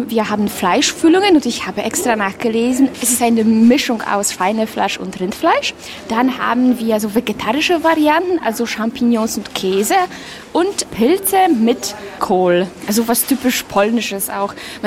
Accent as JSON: {"language": "German", "town": "Szczecin", "region": "West Pomeranian Voivodeship", "country": "Poland", "tie": "born there", "said": "Ja, ich bin Stettinerin und ich liebe meine Stadt"}